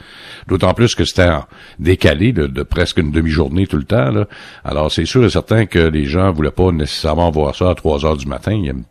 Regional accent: Canada; Chez nous, au Canada, on m'a dit que il y avait comme un incitatif à l'embauche.

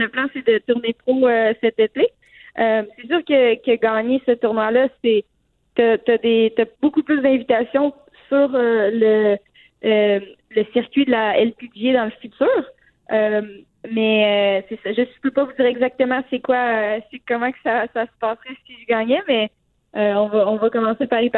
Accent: Victoriaville, Quebec, Canada; Exactement, j'ai grandi à Victoriaville.

